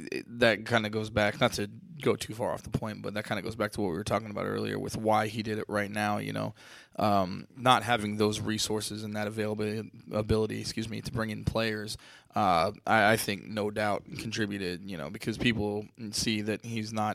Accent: Ohio, United States; So when we got a league and, you know, I grew up in Ohio.

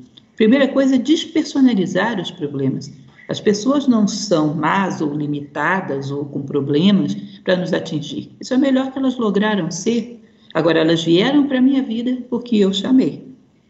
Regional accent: Brazil; Eu não acho muito saudável esse complexo de inferioridade que temos como brasileiros, já que tudo aqui é mais grave.

